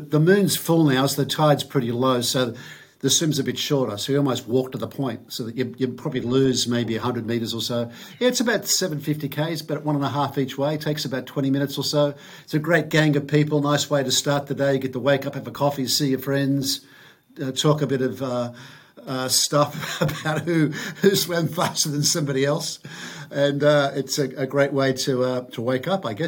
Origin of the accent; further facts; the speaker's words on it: Manly, New South Wales, Australia; I was born in Manly Hospital, and my parents also met in Manly.